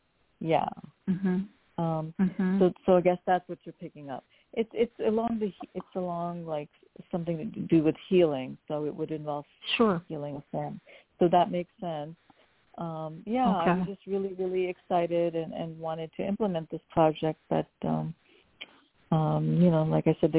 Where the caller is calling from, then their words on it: New York, United States; I am calling from New York.